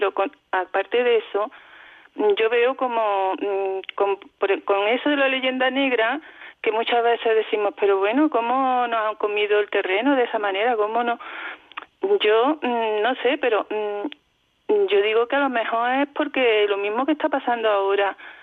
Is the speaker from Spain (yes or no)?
yes; Spain; yo digo que es que somos los españoles así